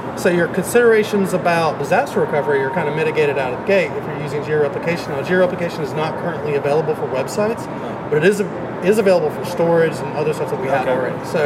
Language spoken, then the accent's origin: English; the South, United States; accent: southern; In case you can't understand what I'm saying, because my southern accent